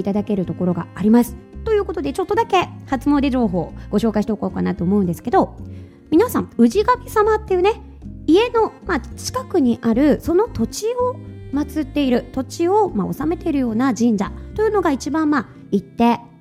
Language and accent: Japanese; Ise, Mie, Japan; 私の地元であるね伊勢神宮